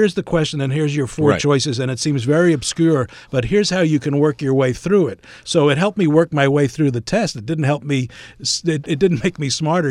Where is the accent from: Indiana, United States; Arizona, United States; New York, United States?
New York, United States; New York City; particularly growing up in New York City, when you wanted to get into a city school because the tuition was free